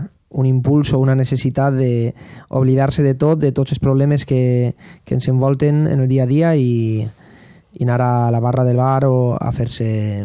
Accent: Valencian Community, Spain; venim des del País Valencià

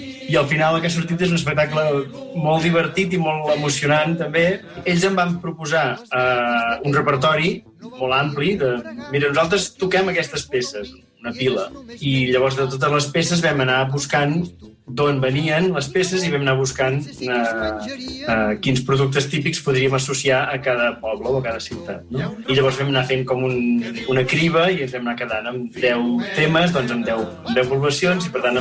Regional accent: Ullastrell, Catalonia, Spain; now in Terrassa, Spain

